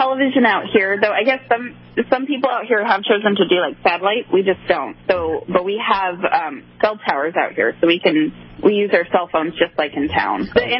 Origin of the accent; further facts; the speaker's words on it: Fairbanks, Alaska, United States; also born or lived in Anchorage; I am. I grew up in Fairbanks and Anchorage.